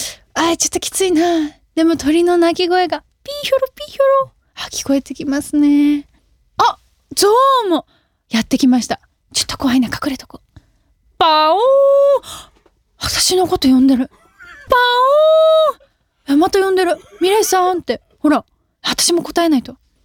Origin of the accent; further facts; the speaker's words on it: Kansai, Japan; 関西出身なのでやっぱりユニバはめっちゃ行ってました。